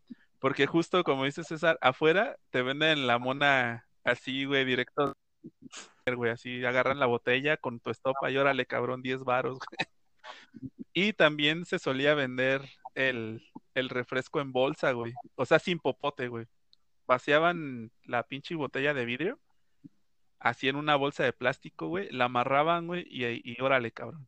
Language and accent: Spanish; Mexico City, Mexico; Yo nací en Ciudad de México, en Tlatelolco, justo al lado de la Plaza de las Tres Culturas.